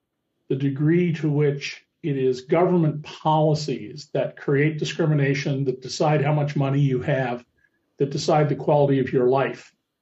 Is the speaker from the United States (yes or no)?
yes; Santa Cruz, California, United States; Well, when I was a boy growing up in Santa Cruz, California, my father, who had grown up in New Orleans, sent me there in the summer of 63